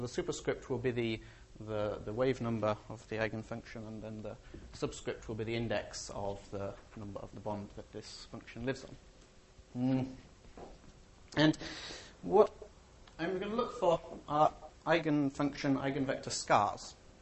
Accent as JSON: {"language": "English", "region": "Texas", "country": "United States", "said": "I'm from Texas, but I'm not going to talk about vacuum energy."}